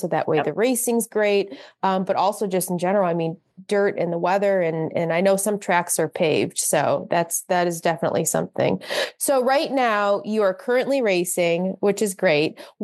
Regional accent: Detroit, Michigan, United States; moved away as an adult; I'm originally from Detroit. You know, I moved here about 8-9 years ago.

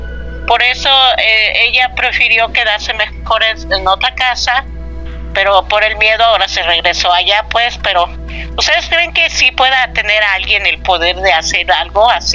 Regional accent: Cuernavaca, Morelos, Mexico; also born or lived in Mexico City; nací en el Distrito Federal, en La Raza, pero vivimos más tiempo en Cuernavaca.

